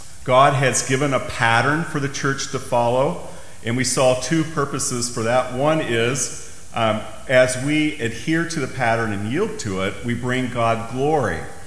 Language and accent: English; Ottawa, Kansas, United States; I'm from Ottawa, Kansas.